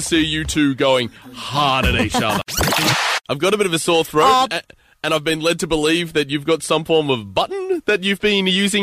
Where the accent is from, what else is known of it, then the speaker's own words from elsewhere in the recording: Mildura, Victoria, Australia; Australia. Do you know Mildura? I'm like, I do know Mildura. I'm from there.